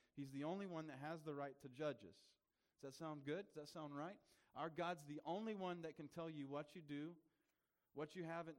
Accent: South Carolina, United States; Turn to your neighbor and say, I'm going to teach you some southern language today. I'm from South Carolina, if you don't know.

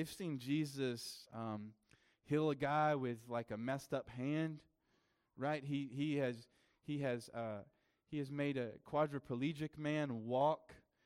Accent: the South, United States; You ever met I'm from the South, and I know several farmer kind of guys.

